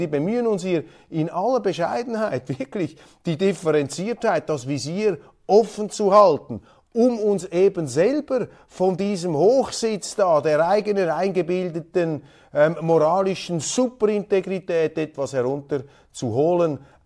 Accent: Switzerland; Als Schweizer sind wir Verfechter des Völkerrechts

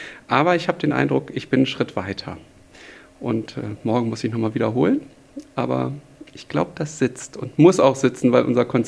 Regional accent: Braunschweig, Lower Saxony, Germany; also born or lived in United States; Ich habe mein Abitur auf der Waldorfschule gemacht und das in Braunschweig.

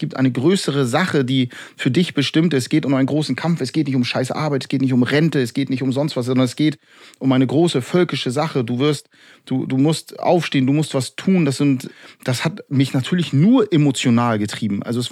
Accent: Lübeck, Schleswig-Holstein, Germany; Aus Lübeck.

